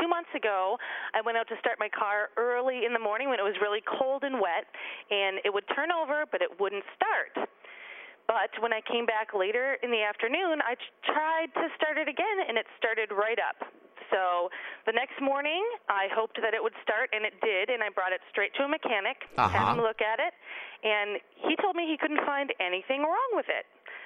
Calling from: Portland, Oregon, United States; I'm calling from Portland, Oregon.

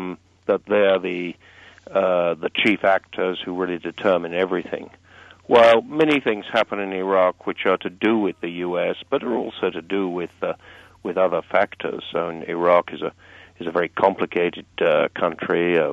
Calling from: Canterbury, South East England, United Kingdom; I'm in Canterbury, which is just outside London.

